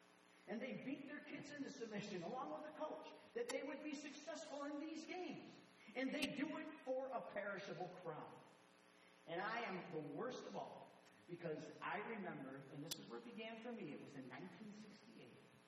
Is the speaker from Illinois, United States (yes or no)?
yes; Buffalo Grove, Illinois, United States; This is in the Chicagoland area. So we play, I was from Buffalo Grove, we play against Wheeling and Arlington Heights